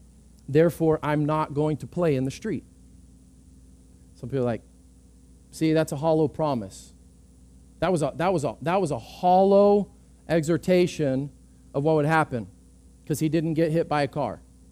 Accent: Texas, United States; I'm a Texan, I eat meat.

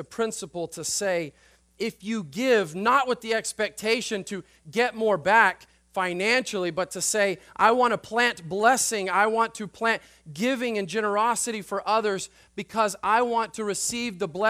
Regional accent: Texas, United States; I grew up in West Texas, the world's leading cotton area.

